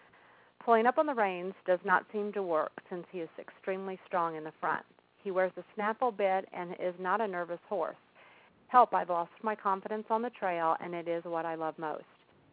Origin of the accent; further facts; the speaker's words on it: Shirley, Indiana, United States; I'm from Shirley, Indiana.